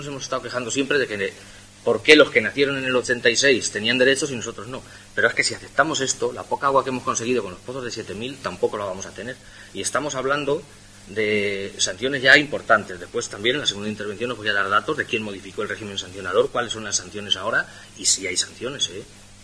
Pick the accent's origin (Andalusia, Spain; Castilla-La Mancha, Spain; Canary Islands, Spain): Castilla-La Mancha, Spain; Las Pedroñeras; Yo es que soy vecino de las Pedroñeras, me gusta mi pueblo y quiero vivir aquí.